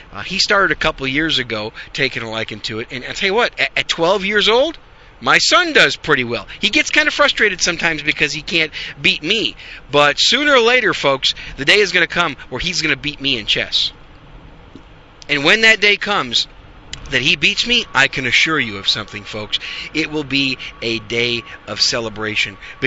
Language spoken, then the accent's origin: English; Wisconsin, United States; And you know, I'm from Wisconsin, and so during some of the cold winter days up there, during some of those dark days of winter, there's not a whole lot to do.